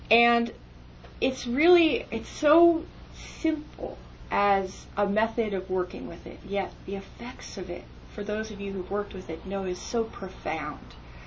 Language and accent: English; New Jersey, United States; now in Seattle, United States; And I'm originally from New Jersey, and once in a while you'll hear some of that talk come out, but I've lived in Seattle 12 years